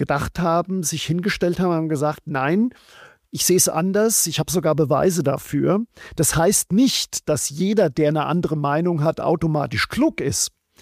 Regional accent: Odenwald, Germany; dass ich bin im Odenwald aufgewachsen

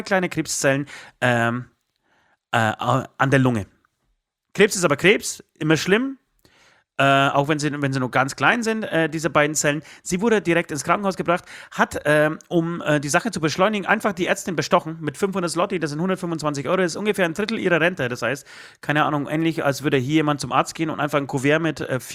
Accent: Katowice, Silesian Voivodeship, Poland; meine Familie oder ich komme aus Katowice, grob Tichau, Katowice, Oberschlesien. Und das ist so eine hässliche Gegend, wirklich.

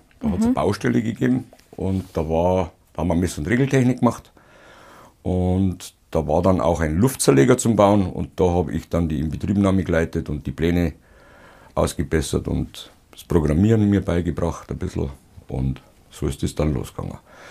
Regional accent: Palling, Bavaria, Germany; born there; Gebürtig, auf alle Fälle, ja. Geboren in Palling.

